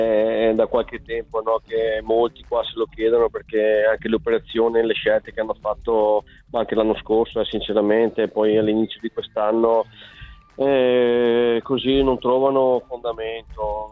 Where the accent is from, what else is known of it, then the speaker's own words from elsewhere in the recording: Mestre, Veneto, Italy; io sono di Mestre, no?